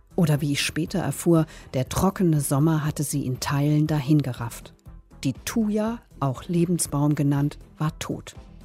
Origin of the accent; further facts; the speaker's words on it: Rhine-Main area, Germany; Als ich kürzlich in meinem Heimatort im Rhein-Main-Gebiet war